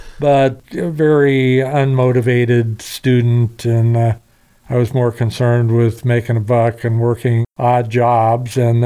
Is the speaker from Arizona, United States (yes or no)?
no; Seattle, Washington, United States; born there; Well, I was born in Seattle, Washington in 1946, which makes me old.